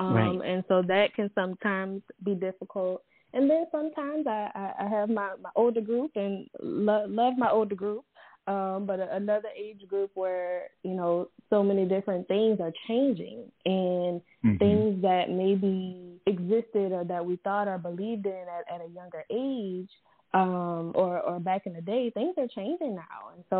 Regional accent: New Orleans, Louisiana, United States; So I am from New Orleans, Louisiana. You may hear my accent come out a little bit during this conversation.

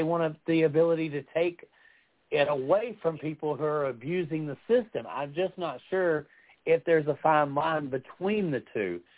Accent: Mississippi, United States; And we're from Mississippi. We're not big on unions here.

